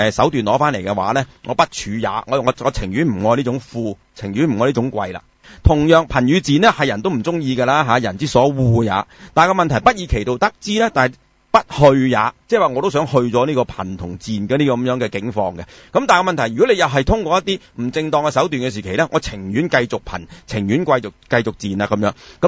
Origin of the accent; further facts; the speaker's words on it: China; 即係我哋中國人呢個傳統道德觀入面呢就最重要都係呢兩樣嘢。